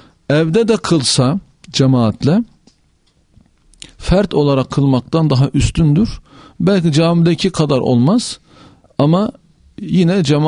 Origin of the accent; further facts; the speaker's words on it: Adana, Turkey; Benim çocukluğum camide geçti. Caminin anahtarını ben taşırdım. Camiyi ben açıp kapardım. Eski tarihi eser ufak bir mescitti. Şeyh Zülfo Mescidi. Adana'da eskiden askerlik şubesiydi.